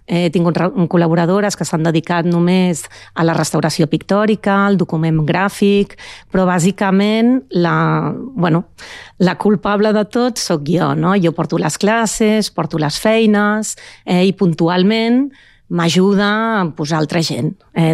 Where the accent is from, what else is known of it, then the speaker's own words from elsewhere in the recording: Barcelona, Catalonia, Spain; now in Sant Cugat del Vallès, Spain; No sóc de Sant Cugat, sóc de Barcelona, però fa 26 anys que visc a Sant Cugat.